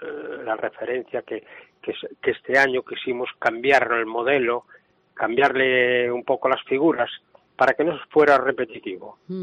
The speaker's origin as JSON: {"language": "Spanish", "town": "A Coruña", "region": "Galicia", "country": "Spain", "said": "yo soy muy coruñés y quiero a La Coruña."}